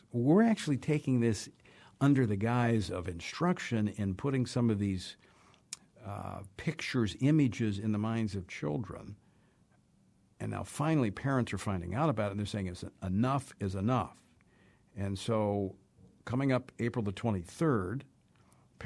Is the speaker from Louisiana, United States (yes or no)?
yes; Louisiana, United States; model legislation that was in my home state of Louisiana